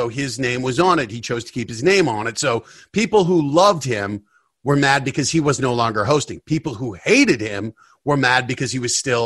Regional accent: Denver, Colorado, United States; You know, I grew up in Denver, and it was just, hey, you work hard, you go to college

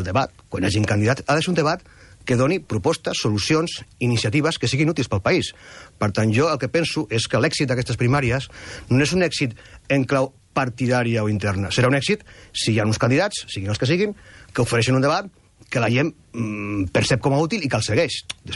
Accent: Catalonia, Spain; Com a català, ja no li parlo, com a català penso que és un error.

